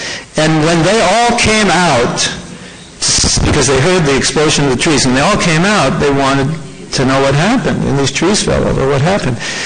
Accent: Los Angeles, California, United States; I was from California. California's a liberal place.

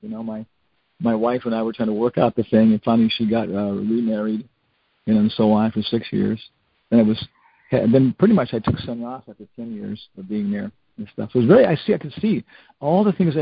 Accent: Guam; born there; I was born on Guam.

